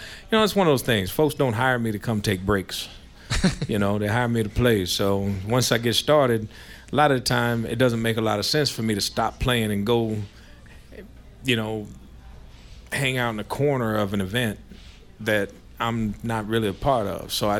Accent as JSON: {"language": "English", "region": "Iowa", "country": "United States", "said": "And I look at them, I say, I'm from Iowa."}